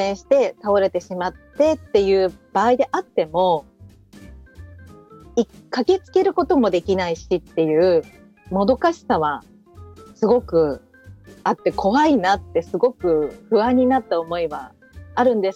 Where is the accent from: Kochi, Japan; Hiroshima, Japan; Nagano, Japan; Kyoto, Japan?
Nagano, Japan; 私として、長野出身のものとして嬉しいっていうのも、まあ、ありますね